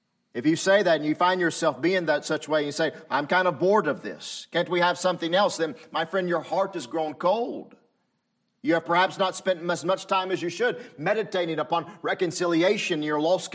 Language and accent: English; the South, United States; accent: southern; My southern accent is too thick.